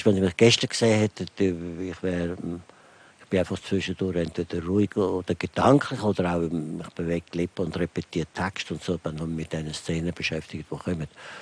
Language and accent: German; Switzerland; ich bin ja Schweizer und lebe teilweise jedenfalls in der Schweiz und fühle mich auch als Schweizer.